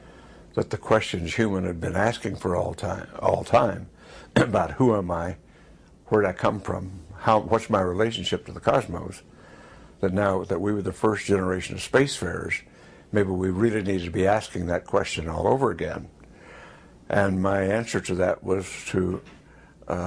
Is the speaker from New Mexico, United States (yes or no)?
yes; Roswell, New Mexico, United States; I grew up in Roswell, New Mexico, which was the site of presumed alien crash in 1947